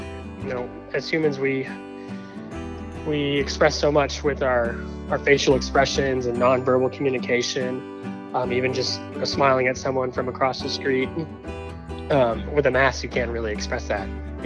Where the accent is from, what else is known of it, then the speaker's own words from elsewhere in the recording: Plano, Texas, United States; from Plano, Texas.